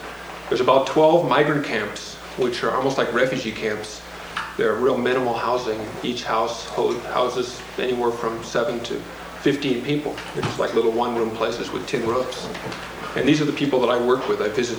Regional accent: Seattle, Washington, United States; now in Burlington, United States; I live in Burlington, Washington. I grew up in the Seattle area.

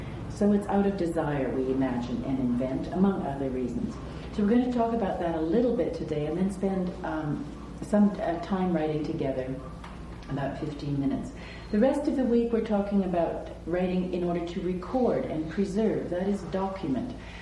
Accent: Edmonton, Alberta, Canada; from Edmonton, Alberta

